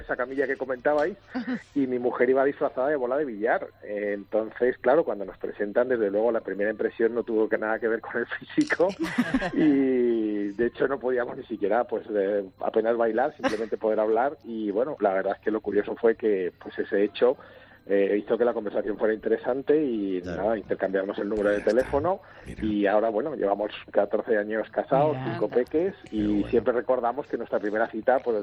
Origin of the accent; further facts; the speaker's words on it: Corral de Almaguer, Castilla-La Mancha, Spain; Mi mujer y yo somos de un pueblo de Toledo, yo soy de Corral de Almaguer y es un pueblo de al lado.